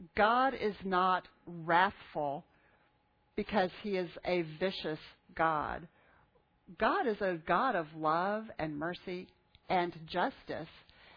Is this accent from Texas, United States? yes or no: yes; Texas, United States; Now, I come from South Texas, which is quail country.